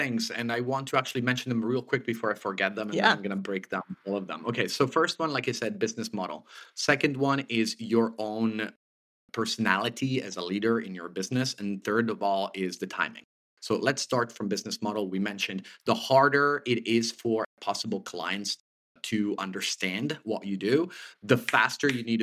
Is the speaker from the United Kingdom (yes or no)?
no; Italy; English is a second language; also born or lived in Canada; I was born and raised in Italy. Then I lived in Canada as a dual citizen for a long time from Canadian father. Then I moved back to Italy. Now we're doing 6 months and 6 months.